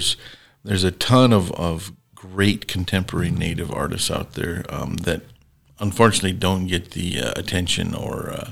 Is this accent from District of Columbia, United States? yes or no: no; Riverton, Wyoming, United States; also born or lived in Seattle; I'm from the Wind River area. I'm from Riverton. I've been here for most of my life, barring a few years in college and then a sojourn in Seattle.